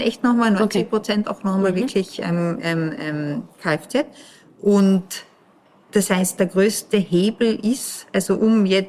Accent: Austria; Aber da sind wir schon stolz als Österreicher

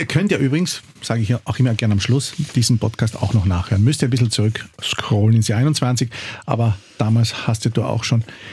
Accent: Wolfsberg, Carinthia, Austria; in meiner Heimat Wolfsberg in Kärnten

